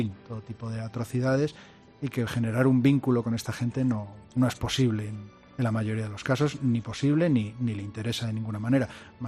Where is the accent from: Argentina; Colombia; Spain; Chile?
Spain; Galicia; Yo soy gallego y tendría que decir depende.